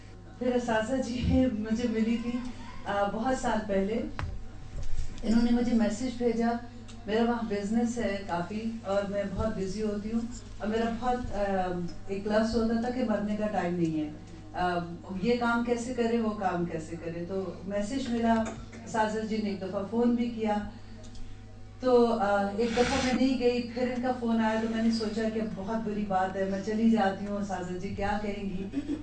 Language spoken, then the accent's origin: Urdu; Houston, Texas, United States; اور میں ہیوسٹن سے ہوں.